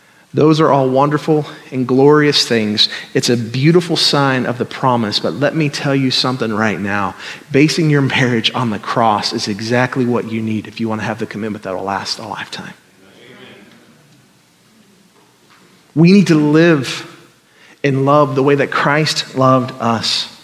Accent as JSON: {"language": "English", "region": "Missouri", "country": "United States", "said": "So Bridget and I, we knew what it was because we're from Missouri."}